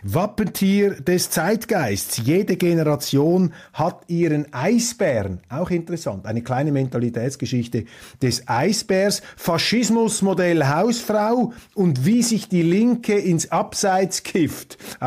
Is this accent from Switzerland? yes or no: yes; Switzerland; Trotzdem finde ich es als Schweizer natürlich komplett lächerlich